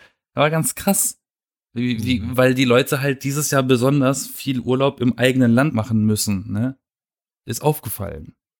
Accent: Southern Germany, Germany

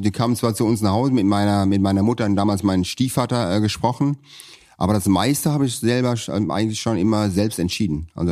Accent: Worms, Rhineland-Palatinate, Germany; Bei uns in Worms ist ja Rheinland-Pfalz

